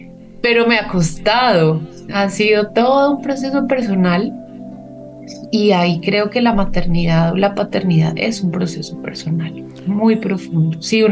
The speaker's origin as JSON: {"language": "Spanish", "town": "Bogotá", "region": "Bogotá Capital District", "country": "Colombia", "said": "las que yo traigo como bogotana"}